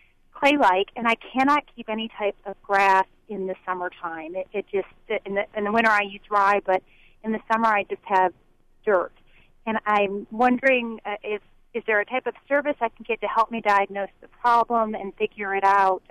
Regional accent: Michigan, United States; now in Dallas, United States; I'm from Michigan originally, and I'm used to green lawns. I bought a house in Dallas

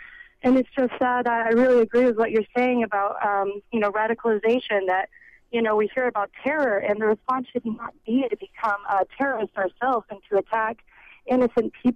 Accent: Richardson, Texas, United States; I grew up in Richardson, in an area that's really, I mean, I'm a white female, you know, was not the majority there.

